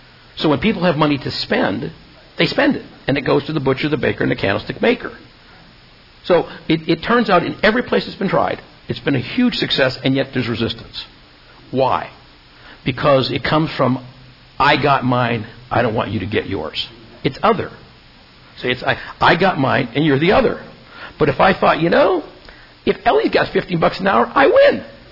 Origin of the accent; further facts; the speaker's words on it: Canada; born there; I was born in Canada.